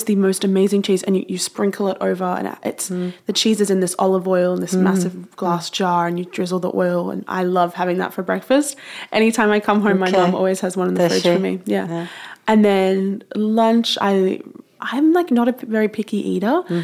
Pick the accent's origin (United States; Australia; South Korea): Australia; I'm from Australia.